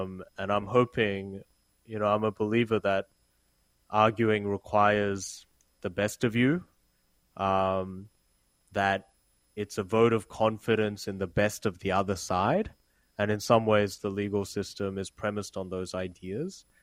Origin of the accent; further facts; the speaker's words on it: Seoul, South Korea; values and outlooks are shaped by my parents, who are Korean, and by my childhood, just growing up in Seoul.